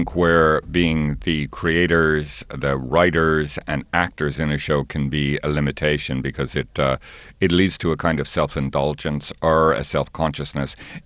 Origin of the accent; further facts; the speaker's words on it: Ireland; At the same time, I'm originally Irish, and I recognize the Irishness of Sharon Horgan's humor.